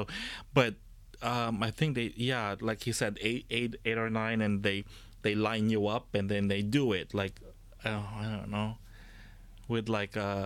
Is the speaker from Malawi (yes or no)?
no; Philippines; when I was working in New York, someone literally did ask when they found out I'm Filipino.